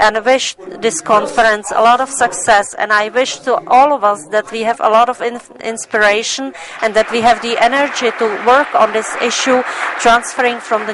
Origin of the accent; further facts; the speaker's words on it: Passau, Bavaria, Germany; English is a second language; I am from Passau, and I am a member of the Bavarian platform.